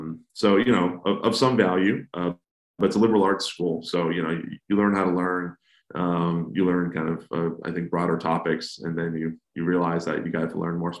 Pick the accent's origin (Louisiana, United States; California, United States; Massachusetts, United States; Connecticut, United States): Massachusetts, United States; now in Washington, United States; So I grew up in Massachusetts on the South Coast near New Bedford, Massachusetts. And I moved down to DC in 2010.